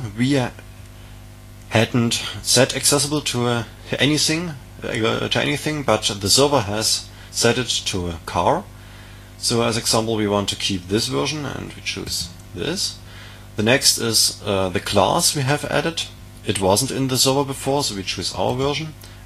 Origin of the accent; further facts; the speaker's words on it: Dresden, Saxony, Germany; English is a second language; What you can see here is my hometown, Dresden.